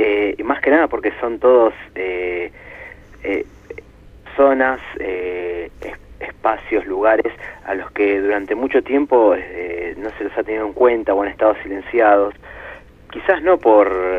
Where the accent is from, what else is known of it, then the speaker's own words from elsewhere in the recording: Argentina; como argentinos tenemos que reconocernos hermanados en nuestros hermanos latinoamericanos